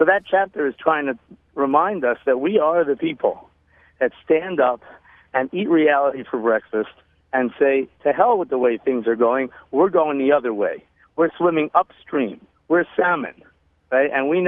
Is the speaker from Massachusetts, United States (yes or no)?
no; Philadelphia, Pennsylvania, United States; Now, I come from America, and America is fantastic in a lot of ways.